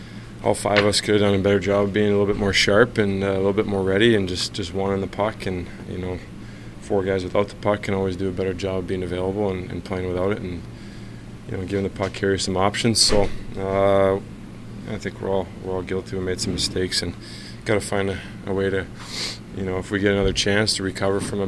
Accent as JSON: {"language": "English", "town": "Winnipeg", "region": "Manitoba", "country": "Canada", "tie": "born or raised there", "said": "nice to get a big number like that here at home, my hometown in Winnipeg"}